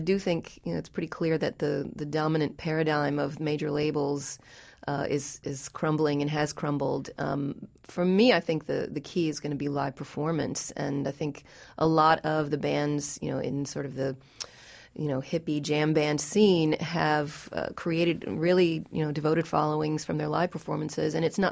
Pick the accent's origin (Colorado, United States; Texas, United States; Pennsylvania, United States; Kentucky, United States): Kentucky, United States; growing up in Kentucky, I did hear a little bit of country music